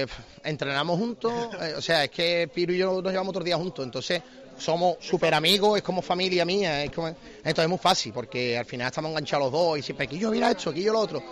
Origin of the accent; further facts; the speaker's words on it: Cádiz, Andalusia, Spain; Cádiz es mi vida, ¿no? Entonces yo soy un enamorado de Cádiz.